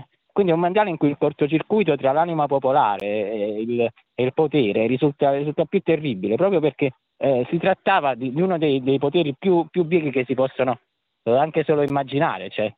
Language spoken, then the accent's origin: Italian; Campania, Italy; born there; io sono nato qualche anno dopo Argentina 78, sono nato a Pessimo, in provincia di Salerno.